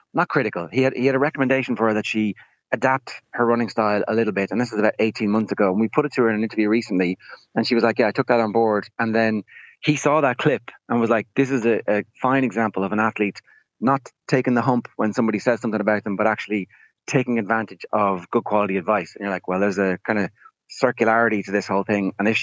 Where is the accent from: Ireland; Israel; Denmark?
Ireland; when you think about it, we as an Irish sports audience relaxing into winning a gold medal at the Olympic Games, it is kind of ridiculous.